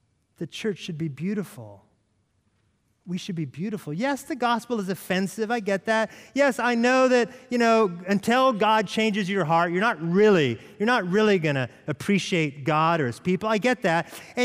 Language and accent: English; West Coast, United States; I'm from the West Coast, so I have to get over the fact that the mountains are shorter here.